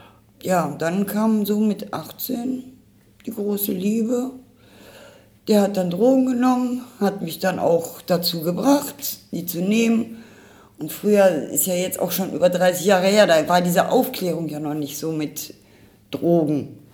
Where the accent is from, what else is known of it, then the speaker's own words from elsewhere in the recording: Düsseldorf, North Rhine-Westphalia, Germany; Ich bin in Düsseldorf zu groß geworden.